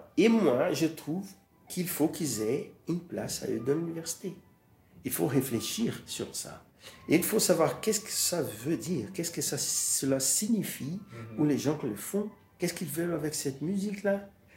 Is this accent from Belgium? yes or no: no; Brazil; un univers culturel qui m'appartient en tant que Brésilien.